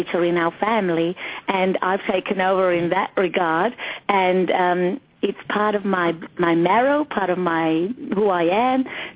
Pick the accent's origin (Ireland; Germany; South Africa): South Africa; now in Australia; We are from South Africa, but resided here in Australia.